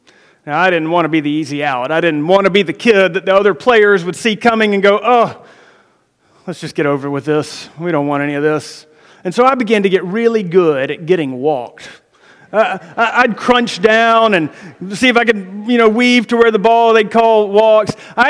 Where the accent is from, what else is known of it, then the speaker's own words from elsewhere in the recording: Auburn, Alabama, United States; When I was growing up in Auburn, Alabama, I loved baseball.